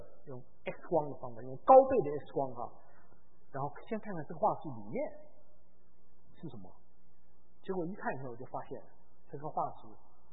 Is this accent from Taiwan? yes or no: no; China; 你知道我们中国人造假，就是这个真是丢脸了